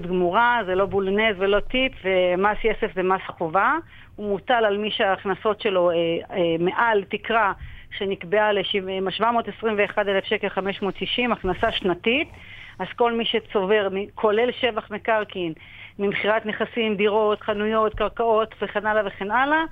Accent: Kiryat Shmona, Northern District, Israel; איפה שגדלתי, אני מעבירה את מרכז הקובץ שלי לקריית שמונה

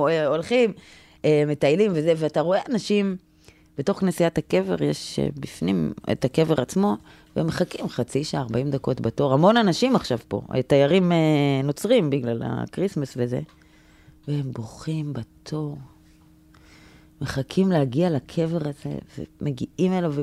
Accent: Tel Aviv, Tel Aviv District, Israel; אבל בתור תל אביבי חילוני, תל אביבי חילונית.

